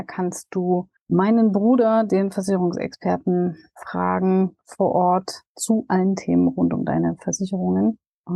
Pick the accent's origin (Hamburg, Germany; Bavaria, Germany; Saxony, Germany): Saxony, Germany; Dresden; auf das Event in Dresden endlich jetzt hier in meiner Heimat auf dem Campingplatz